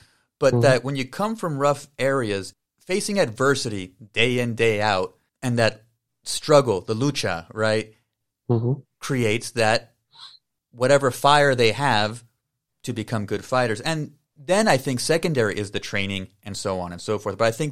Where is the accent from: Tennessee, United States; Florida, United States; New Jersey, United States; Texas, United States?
Texas, United States; El Paso; now in Utah, United States; Well, I grew up in El Paso, so there were.